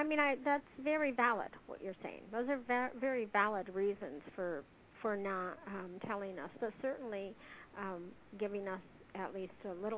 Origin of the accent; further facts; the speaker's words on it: Endicott, New York, United States; Rosa DeAngelo is from Endicott, New York, which is my hometown